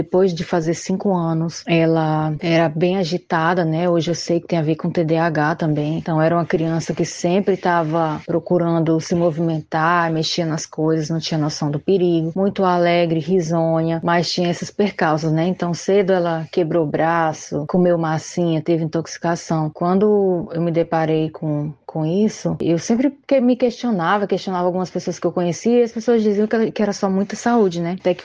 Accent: Rio Branco, Acre, Brazil; tenho 38 anos, sou acriana, natural de Rio Branco

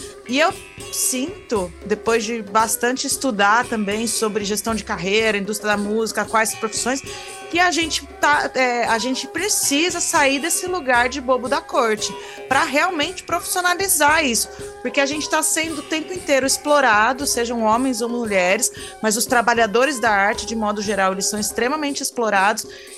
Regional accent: São Carlos, São Paulo, Brazil; lá em São Carlos, que é minha cidade natal

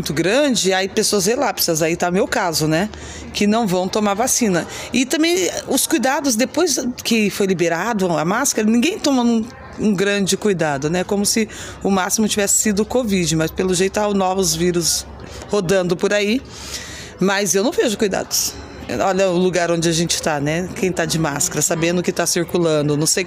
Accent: Londrina, Paraná, Brazil; eu sou de Londrina, mas eu sou acampada do MST lá.

